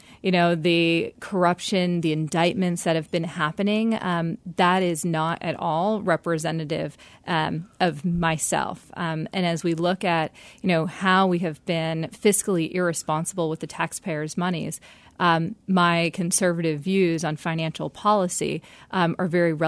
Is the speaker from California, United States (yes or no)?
no; New Jersey, United States; now in Philadelphia, United States; I moved to Philadelphia pretty recently, and I grew up in South Jersey. And when you're growing up in South Jersey, on the dirt road that I grew up on, you look to Philadelphia